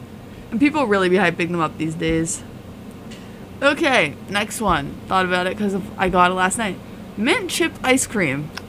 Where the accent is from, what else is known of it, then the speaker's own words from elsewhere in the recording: New York, United States; Well, I'm a New Yorker.